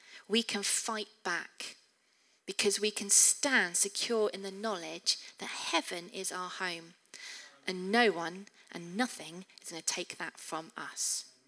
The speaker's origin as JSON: {"language": "English", "region": "England", "country": "United Kingdom", "said": "We are English, we know how to queue."}